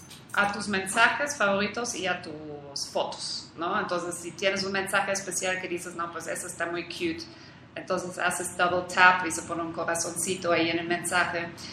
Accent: Germany; now in Mexico; aunque soy alemana, pero bueno, yo he vivido mucho tiempo aquí en México, yo también digo que tengo un corazón mexicano.

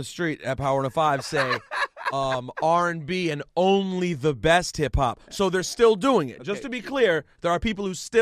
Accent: Washington, District of Columbia, United States; Give me in relation, since I'm white and from D.C., okay.

